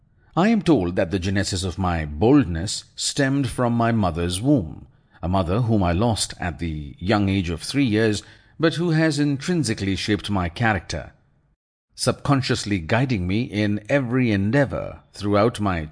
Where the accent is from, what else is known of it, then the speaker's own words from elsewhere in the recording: Punjab, India; my maternal uncle's place in my home state of Punjab, where I spent all my formative years under the guardianship of my Naniji, my maternal grandmother